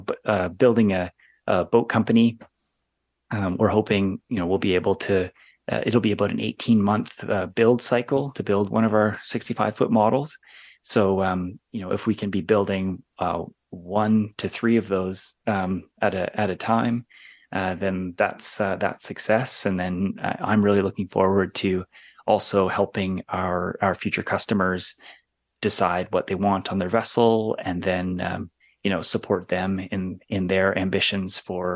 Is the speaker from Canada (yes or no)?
yes; British Columbia, Canada; being from British Columbia, halfway around the world.